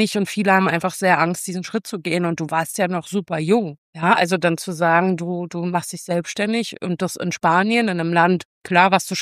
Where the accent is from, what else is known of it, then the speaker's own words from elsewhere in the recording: Berlin, Germany; ich bin Berlinerin